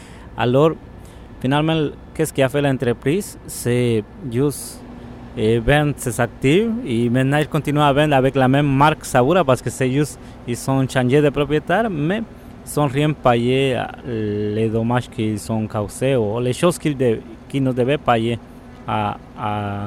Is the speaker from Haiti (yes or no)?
no; Guatemala; moved away as an adult; je suis un ex-travailleur temporaire, je viens de Guatemala. Ça fait pas mal 7 ans que je suis ici.